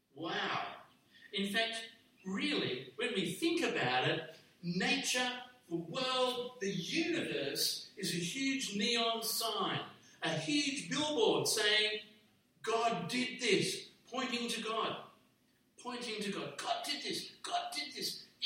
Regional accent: New South Wales, Australia; I grew up on the North Shore, right next to Lane Cove National Park.

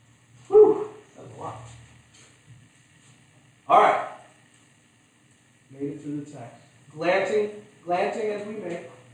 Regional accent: United States; I mean, as a people, as an American people, we give in the billions of dollars every year.

